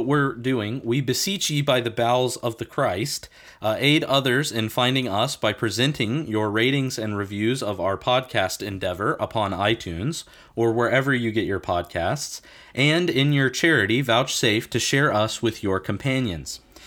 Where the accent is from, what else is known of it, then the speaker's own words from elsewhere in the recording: Garner, North Carolina, United States; They actually did one up the street from the house where I grew up in Garner, North Carolina.